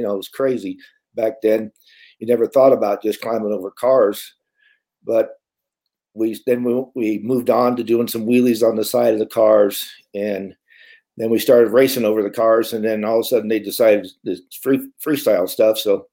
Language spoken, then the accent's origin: English; Arizona, United States; You know, growing up in Arizona, there's always good places to go four-wheeling and do stuff.